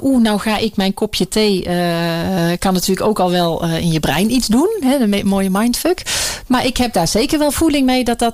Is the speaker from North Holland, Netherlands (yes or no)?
no; Breda, North Brabant, Netherlands; Ik kom wel uit Breda, ja.